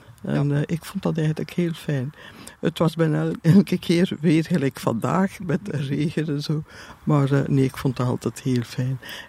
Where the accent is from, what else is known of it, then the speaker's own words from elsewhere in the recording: Geraardsbergen, East Flanders, Belgium; Ja, ik ben afkomstig van Gerardsbergen.